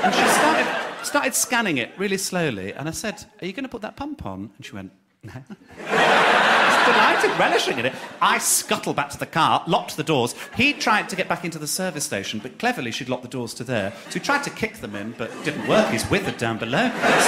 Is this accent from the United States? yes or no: no; Birmingham, West Midlands, United Kingdom; So I'm from Birmingham. I'm as surprised as you are.